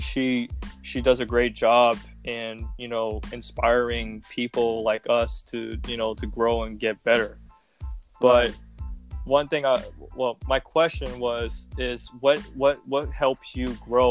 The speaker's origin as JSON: {"language": "English", "town": "Philadelphia", "region": "Pennsylvania", "country": "United States", "said": "I'm actually from Philadelphia myself. You know, I'm from South Philly."}